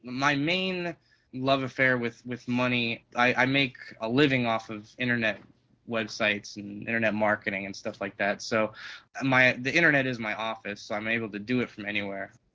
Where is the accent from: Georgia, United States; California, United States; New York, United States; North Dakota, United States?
California, United States; born there; Well, I was born in California.